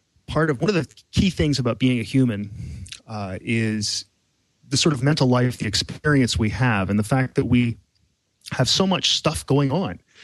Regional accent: Canada; And I'm looking at, or soda, as Americans say, and I'm Canadian.

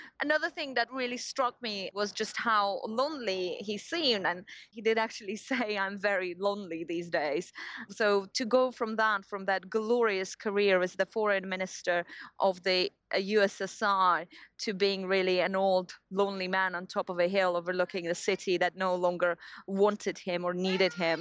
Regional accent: Georgia; I remember very clearly the winter of 1992, which was the worst winter of any Georgian's life, I think.

